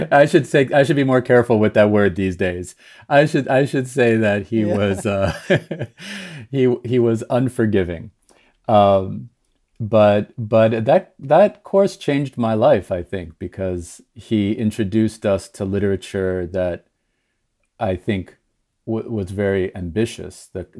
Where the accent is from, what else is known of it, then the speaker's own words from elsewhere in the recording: Miami Beach, Florida, United States; So I grew up in Miami Beach in the United States, an absurd place to grow up. A ridiculous place to grow up. My parents are Brazilian immigrants